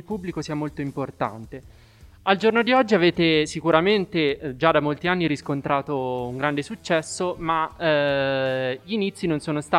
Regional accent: Umbria, Italy; io che sono umbro lo dico proprio perché ci tengo

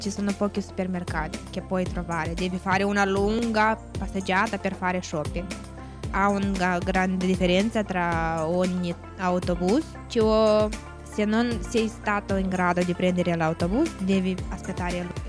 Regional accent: Moldova; Italian is a second language; Nel mio paese abbiamo molta teoria ma pochissima pratica, per questo motivo ero annoiato da quei corsi e volevo imparare qualcosa, non solo teoria. Nelle scuole moldave

